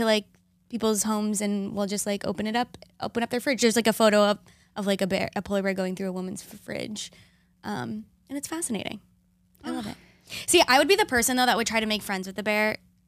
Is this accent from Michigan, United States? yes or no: no; Arizona, United States; I grew up in Arizona and that was a thing, yeah.